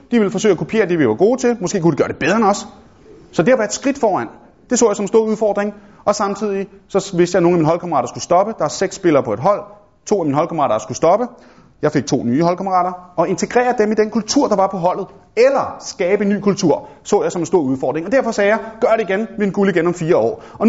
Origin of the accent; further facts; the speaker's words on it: Copenhagen, Capital Region of Denmark, Denmark; jeg voksede op et sted på Vesterbro